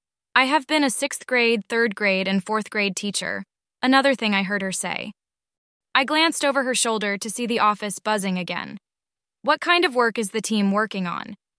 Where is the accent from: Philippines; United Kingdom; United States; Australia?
Australia; But being Australian, we add S's instead of Z's.